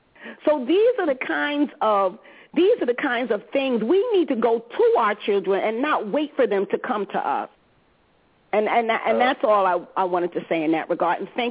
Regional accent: New Jersey, United States; See, you know, I'm from Jersey, so Rutgers is at high schools with programs.

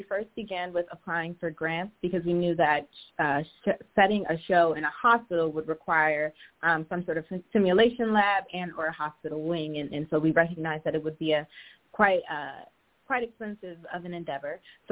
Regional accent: Philadelphia, Pennsylvania, United States; I'm personally from Philly

